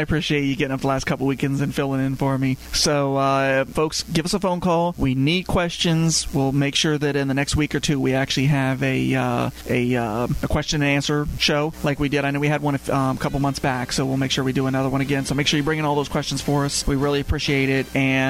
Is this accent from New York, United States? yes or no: no; Colorado, United States; I grew up in Colorado. I loved it.